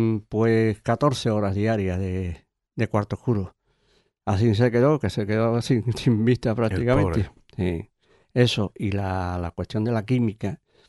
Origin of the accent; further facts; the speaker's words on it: Jerez de la Frontera, Andalusia, Spain; now in El Puerto de Santa María, Spain; Yo venía, lógicamente, también de Jerez, pero vamos, que ya, como he dicho antes, yo soy más portugués que portugués.